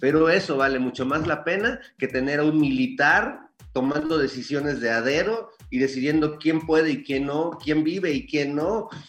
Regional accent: Mexico; he pasado como joven también y como mexicano por todas esas dudas

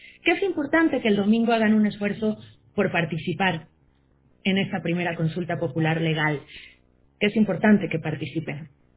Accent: Mexico; ya hemos conocido, como mexicanas y como mexicanos, el tema de las consultas populares

